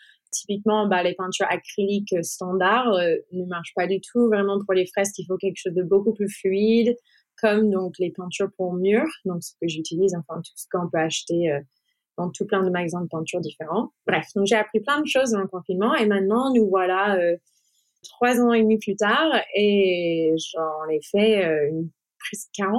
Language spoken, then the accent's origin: French; United States; now in France; Ça fait 11 ans et demi que je suis en France, donc je suis franco-américaine. Enfin, je suis américaine, j'ai été naturalisée française il y a 4 ans.